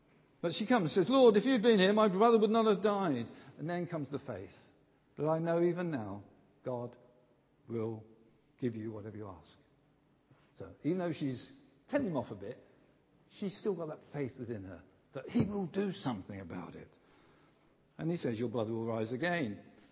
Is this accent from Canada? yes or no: no; England, United Kingdom; As English, British, UK citizens, we tend to be stiff upper lip.